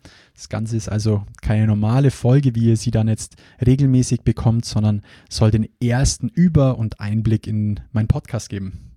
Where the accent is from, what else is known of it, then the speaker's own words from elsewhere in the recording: Bavaria, Germany; accent: Bavarian; hier am Standort im wunderschönen Ingolstadt. Ich hoffe, ihr verzeiht mir auch zwischendurch immer wieder meinen bayerischen Dialekt.